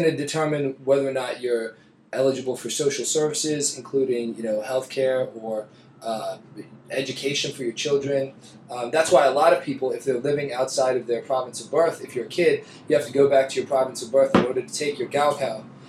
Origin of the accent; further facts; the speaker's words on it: United States; Maybe it's because I'm American